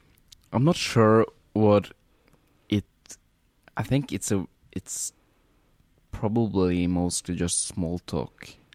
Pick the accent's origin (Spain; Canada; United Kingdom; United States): United Kingdom; as a Brit, I guess sort of exotic colonial situations there are appealing.